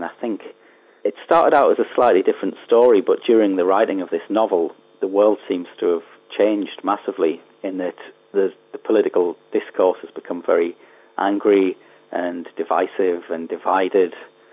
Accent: North East England, United Kingdom; And I come from County Durham, not far from where there's lots of ex-pit villages.

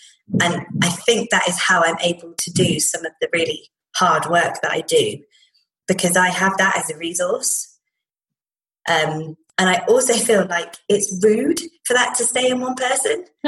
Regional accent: Midlands, United Kingdom; So I grew up in the Midlands, and I grew up in a very small town, very sweet and quaint.

